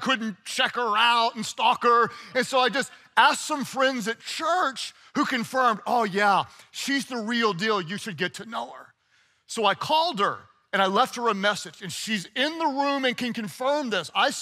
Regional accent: Texas, United States; also born or lived in Oklahoma; I grew up in Texas and in Oklahoma, and we weren't Muslims and we weren't Buddhists

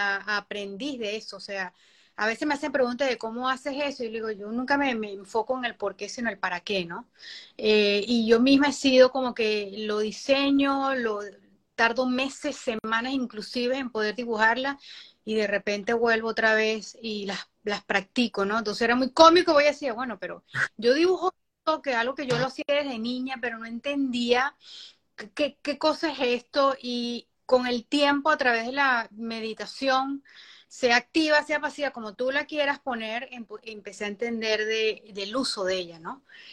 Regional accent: Venezuela; now in United States; soy venezolana, radicada en los Estados Unidos, en el estado de la Florida.

